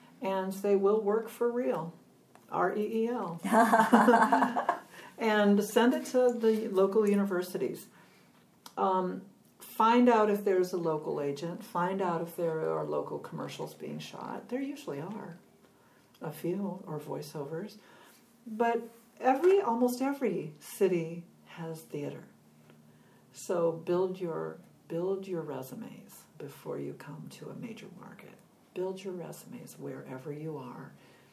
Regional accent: Chicago, Illinois, United States; I teach in Chicago every summer because I'm from Chicago.

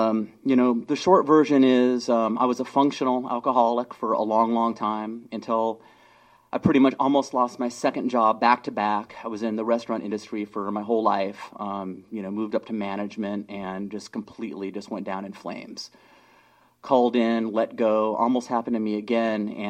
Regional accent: San Diego, California, United States; I grew up in San Diego, you know, oldest of 3 children.

